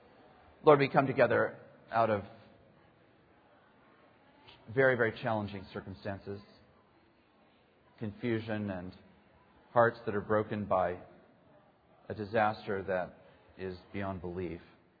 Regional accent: Yakima, Washington, United States; And when I was raised in Yakima, Washington, which ended up being one of the towns that was the most heavily blanketed with Mount St. Helens ash

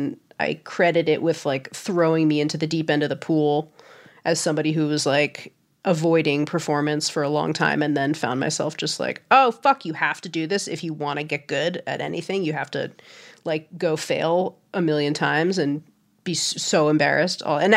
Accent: New York, United States; And then kind of came back to New York where I'm from. I'm from New York

